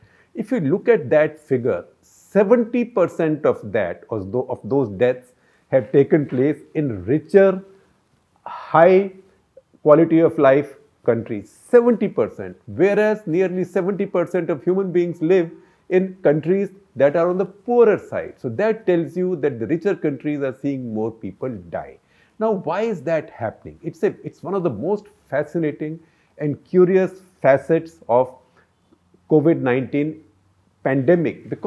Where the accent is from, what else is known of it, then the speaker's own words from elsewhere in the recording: India; because I am Indian, I am letting my patriotism, nationalism, bias overshadow my judgment.